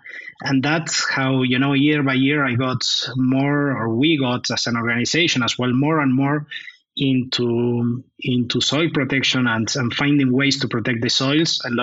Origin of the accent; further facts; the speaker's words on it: Argentina; English is a second language; moved away; also born or lived in Germany; I'm originally from Argentina. I have a very thick accent